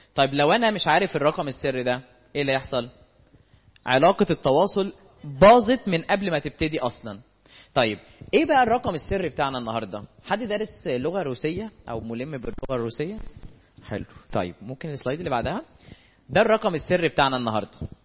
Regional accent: Egypt; احنا كمصريين تحديدا يعني مش هنعمم، بس عندنا خطأ

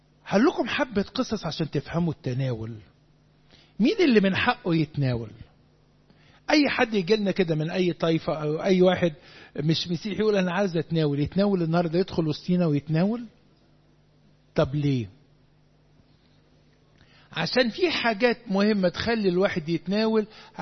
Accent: Upper Egypt, Egypt; انا صعيدي يا ابني ما تزعلش معلش معلش معلش ما تفضحش نفسك خليك قاعد ساكت. احنا صعيدة كلنا كلنا

